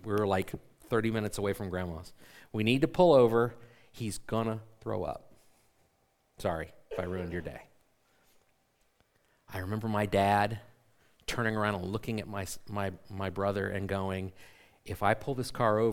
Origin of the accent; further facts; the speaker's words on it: Columbus, Ohio, United States; I grew up in Columbus, or right outside of Columbus.